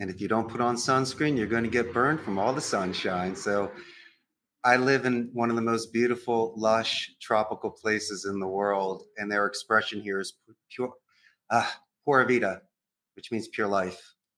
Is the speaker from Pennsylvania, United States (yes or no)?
yes; Philadelphia, Pennsylvania, United States; now in Costa Rica; I'm a proud Northeast Philadelphian. Oh, yeah. I grew up around Rocky.